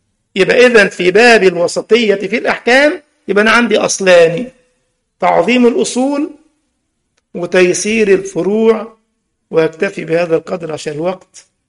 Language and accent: Arabic; Egypt; في التجمع عندنا في مصر مع علية القوم